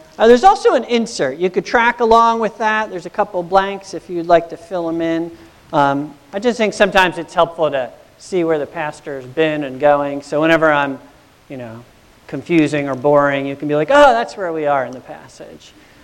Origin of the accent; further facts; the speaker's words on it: New Jersey, United States; now in Pittsburgh, United States; I'm from New Jersey. But we haven't lived in Pittsburgh ever.